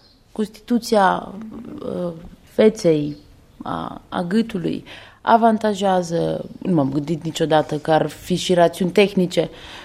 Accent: Romania; Sunt româncă mititică

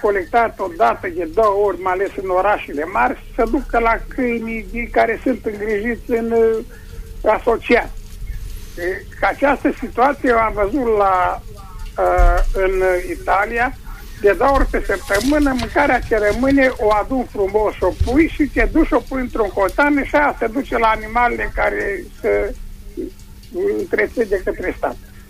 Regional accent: Cluj County, Romania; Eu sunt venit din Cluj în apropiere de Luduș.

